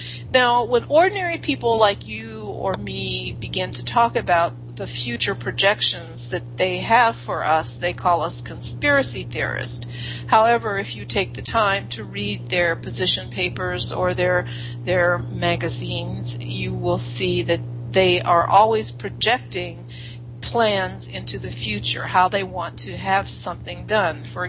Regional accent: Ohio, United States; I'm originally from Western Ohio near Eastern Pennsylvania

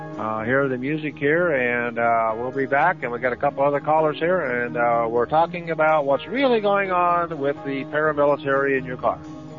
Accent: Chanute, Kansas, United States; when I grew up in Kansas, in Chanute, Kansas, I never had any trouble with the police

